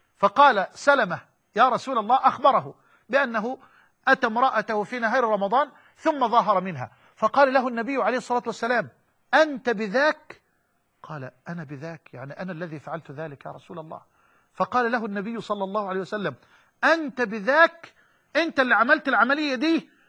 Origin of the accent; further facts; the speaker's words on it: Egypt; دلو يعني إناء كده بيسموه عندنا في مصر الجردل